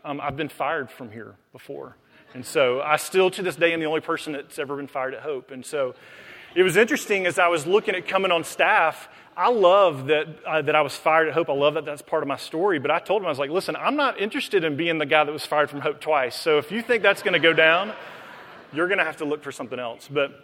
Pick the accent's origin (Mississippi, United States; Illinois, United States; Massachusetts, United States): Mississippi, United States; also born or lived in Charlotte; I'm not from here. I'm from Mississippi, but I did spend a number of years here in Charlotte.